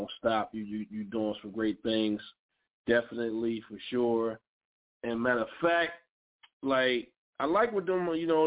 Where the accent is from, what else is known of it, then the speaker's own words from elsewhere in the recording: Philadelphia, Pennsylvania, United States; born there; now in New Jersey, United States; I'm in New Jersey myself, but I was born in Philadelphia.